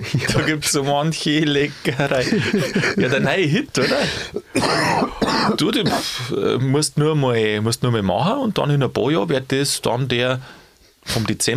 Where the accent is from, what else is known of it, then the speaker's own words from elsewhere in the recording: Bavaria, Germany; Früher hat bei uns in Bayern die Marienverehrung ja auch so eine Riesenrolle gespielt.